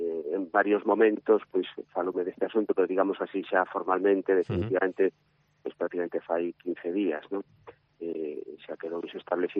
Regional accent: Redondela, Galicia, Spain; eu son de Redondela, non? Pero a miña familia, a miña nai, Souto Maior, a miña familia máis inmediata, vive ali

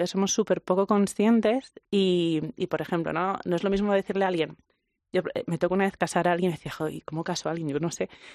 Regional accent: Valencian Community, Spain; En valenciano, yo soy valenciana, se utilizan vegetales

